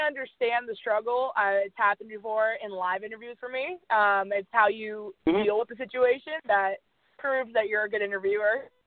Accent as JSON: {"language": "English", "town": "Miami", "region": "Florida", "country": "United States", "said": "because I'm from Miami. And in Miami, it wasn't really normal in the little suburb that I was from"}